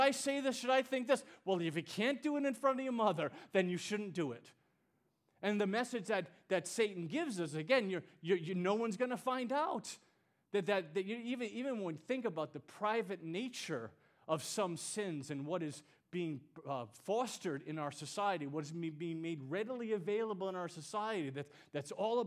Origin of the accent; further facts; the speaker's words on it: United States; just because I'm an American, just because of the way that I'm raised, well, of course I should be blessed.